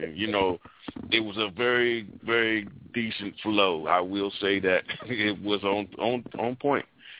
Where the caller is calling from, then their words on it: Ohio, United States; I'm calling from Ohio.